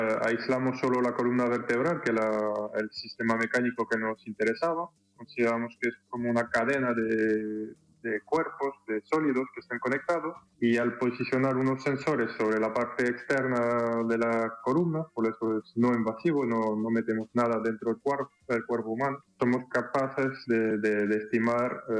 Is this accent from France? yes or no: yes; France; Spanish is a second language; now in Spain; No, soy francés, perdón si voy a hablar en castellano. Me estoy adaptando al gallego, lo entiendo ahora